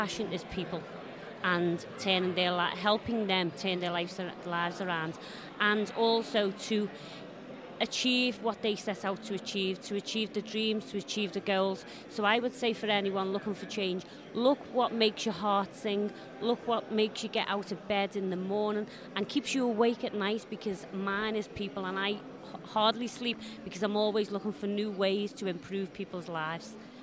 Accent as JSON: {"language": "English", "town": "Liverpool", "region": "North West England", "country": "United Kingdom", "tie": "born or raised there", "said": "growing up in Liverpool in the UK in a poor area"}